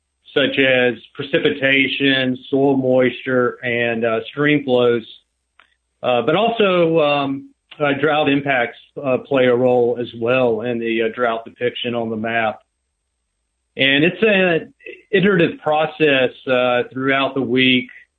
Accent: Georgia, United States; Yeah, so I grew up just outside of Atlanta.

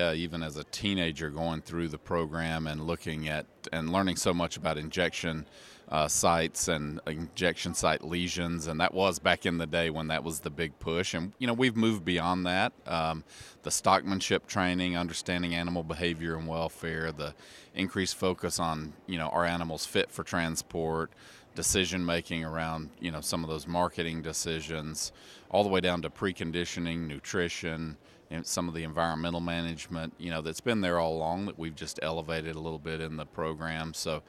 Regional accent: Georgia, United States; So I'm originally from the Southeast. Grew up mainly on a family farm in Georgia, just south of Atlanta.

